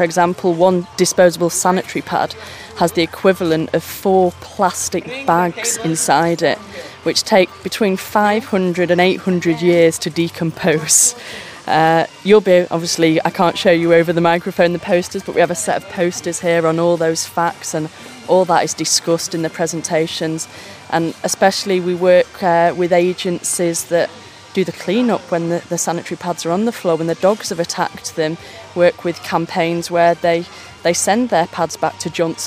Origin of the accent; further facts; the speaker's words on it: England, United Kingdom; I clearly come from the West. I come from England, and I think I am much more reserved